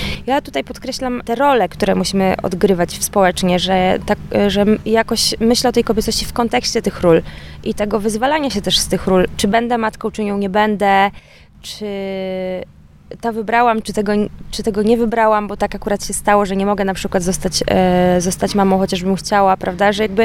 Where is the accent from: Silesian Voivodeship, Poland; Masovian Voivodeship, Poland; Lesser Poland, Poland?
Masovian Voivodeship, Poland; Warsaw; Warszawa to jest moje miasto rodzinne, ja jestem warszawianką